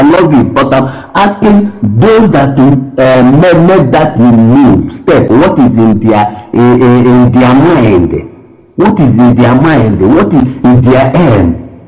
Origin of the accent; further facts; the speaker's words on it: Anambra, Nigeria; Imuda Ihite, Asia Inihia local government, Anambra State, Biafra land.